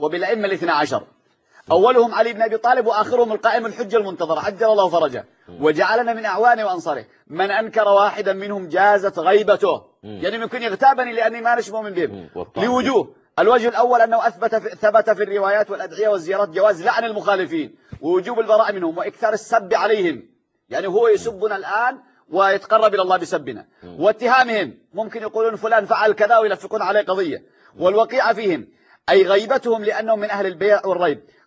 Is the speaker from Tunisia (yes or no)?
no; Yemen; لانني انا اليماني. انا من اليمن.